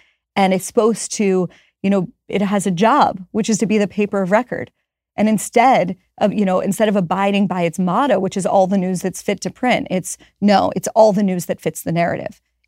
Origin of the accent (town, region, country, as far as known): Pittsburgh, Pennsylvania, United States